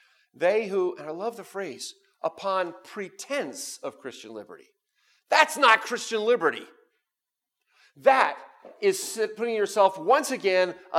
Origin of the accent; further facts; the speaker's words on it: Pennsylvania, United States; I had to learn for this because I grew up in Pennsylvania